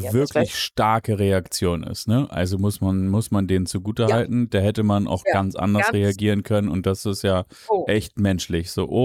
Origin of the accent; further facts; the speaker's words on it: Hamburg, Germany; Also wobei als Hamburger muss man ehrlicherweise sagen.